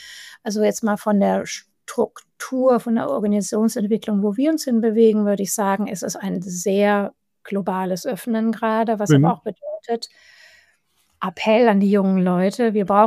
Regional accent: Hamburg, Germany; weil ich bin ja hier in Hamburg, also meine Heimat ist Hamburg

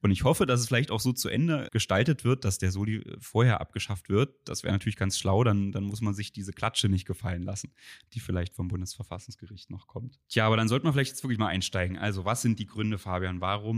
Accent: Halle, Saxony-Anhalt, Germany; Halle natürlich, ja, das ist ja wiederum meine Heimatstadt

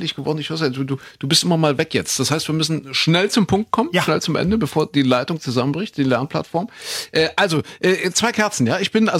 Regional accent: Saxony, Germany; Da, wo ich herkomme, in Sachsen

